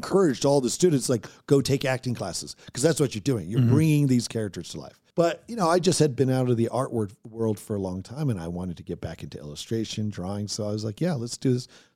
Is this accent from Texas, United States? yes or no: no; Oregon, United States; We were also, we grew up in Oregon and we were big into winter sports